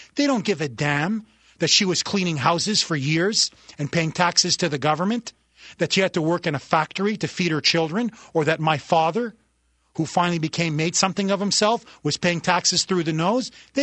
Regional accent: Canada; now in United States; I am a refugee from the Socialist Republic of Canada.

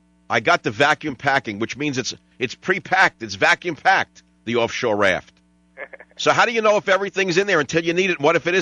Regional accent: San Francisco, California, United States; Let's go to my hometown station, KNEW San Francisco.

